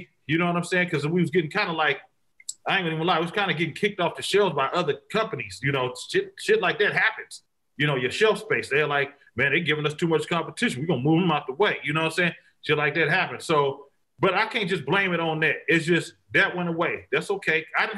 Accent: Vallejo, California, United States; I love to talk. You better know it. I'm from the Bay.

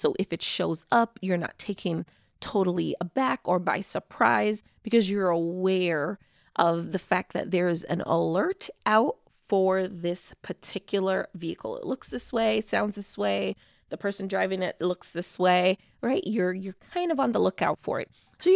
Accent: Jamaica; the only vaccine currently available in my home country of Jamaica

